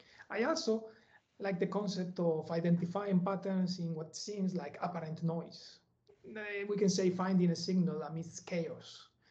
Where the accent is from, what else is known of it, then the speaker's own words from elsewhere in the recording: Valladolid, Castile and León, Spain; English is a second language; moved away as an adult; now in Cambridge, United Kingdom; a statistician and later as an associate lecturer in my hometown university. That was in Spain, in Valladolid.